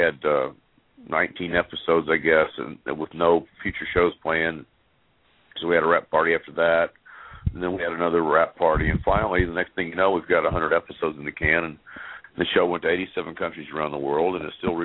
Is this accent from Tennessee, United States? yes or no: yes; Chattanooga, Tennessee, United States; I was born and raised in Chattanooga, so my part of the woods.